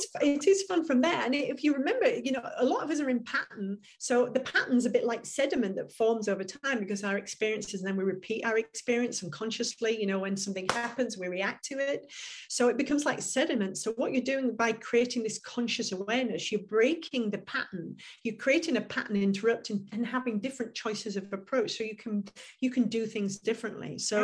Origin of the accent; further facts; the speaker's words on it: England, United Kingdom; I put brilliant in there because I'm an English woman and we use brilliant a lot.